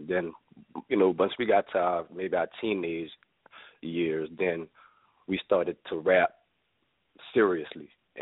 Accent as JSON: {"language": "English", "town": "New Orleans", "region": "Louisiana", "country": "United States", "said": "Well, originally we are from New Orleans, Louisiana. I'm from New Orleans East"}